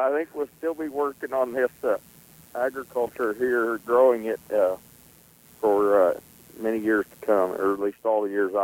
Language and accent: English; Illinois, United States; In Illinois, yeah. Born and raised in Illinois. I was in love with livestock and all aspects of it.